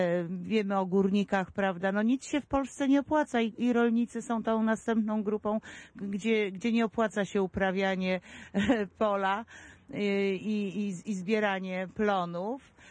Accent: Warsaw, Masovian Voivodeship, Poland; jestem warszawianką

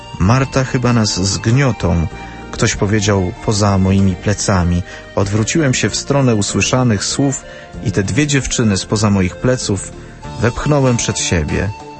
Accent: Gdańsk, Pomeranian Voivodeship, Poland; Na trasie jego pielgrzymki znalazło się moje rodzinne miasto Gdańsk

